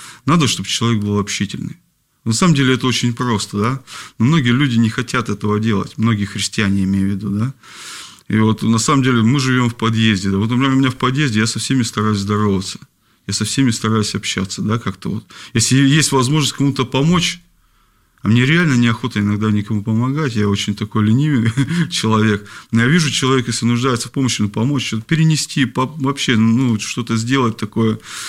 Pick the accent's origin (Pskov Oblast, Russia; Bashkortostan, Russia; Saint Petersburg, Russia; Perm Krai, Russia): Perm Krai, Russia; Perm; now in Leningrad Oblast, Russia; Вот я, например, переехал давно уже, да, из Перми, там, вот, живу здесь, в Ленинградской области.